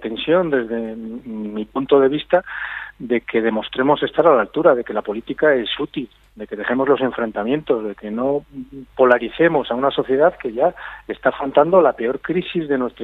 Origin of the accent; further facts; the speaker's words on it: Castile and León, Spain; del gobierno de mi tierra. Ahora, si es para, de repente, arrastrar a Castilla y León